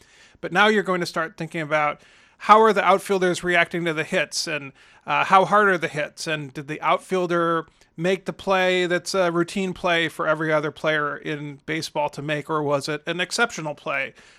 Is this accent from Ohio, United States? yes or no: yes; Cleveland, Ohio, United States; My hometown Cleveland Indians, who so disappointingly lost in the World Series last year, managed to have a comeback win against the Texas Rangers.